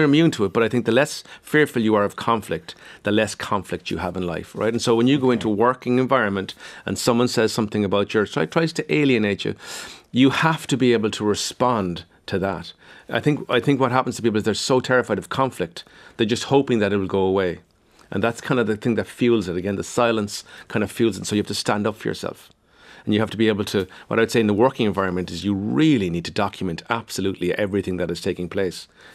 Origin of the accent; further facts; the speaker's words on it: Cork, Munster, Ireland; And I'm thinking about my own friends growing up in Cork.